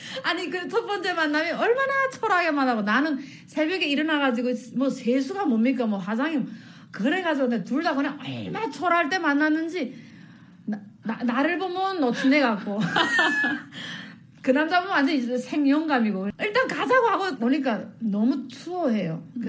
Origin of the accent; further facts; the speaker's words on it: North Korea; moved away; also born or lived in China; 저는 북한에서 뭐 했고 어떻게 북한 탈북했고 그다음에 중국에 무슨 어떻게 살았고